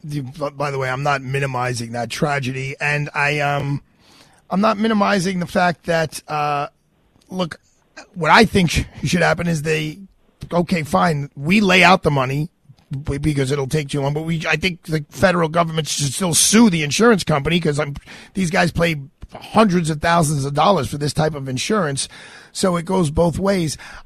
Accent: New York, United States; And obviously, I have no objectivity because I'm a New Yorker. But let's face it, New York is a big piece of the American puzzle.

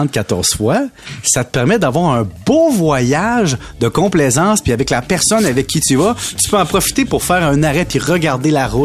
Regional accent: Valleyfield, Quebec, Canada; Tu sais, moi, je viens de Valleyfield.

